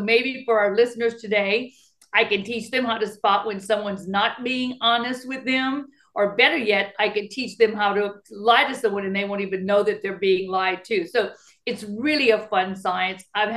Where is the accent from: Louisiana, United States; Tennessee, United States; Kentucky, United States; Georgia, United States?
Louisiana, United States; Lafayette; born there; now in Houston, United States; I live in Houston, Texas, but I was born in Lafayette, Louisiana.